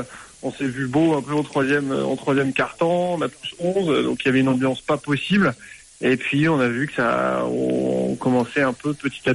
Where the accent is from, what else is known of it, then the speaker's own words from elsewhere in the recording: Lille, Hauts-de-France, France; Ouais, je suis de Lille.